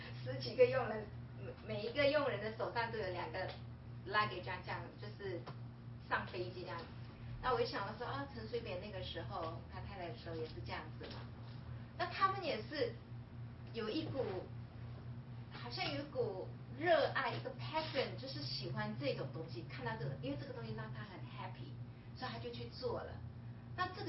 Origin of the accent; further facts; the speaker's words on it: Malaysia; 就是我是马来西亚来的嘛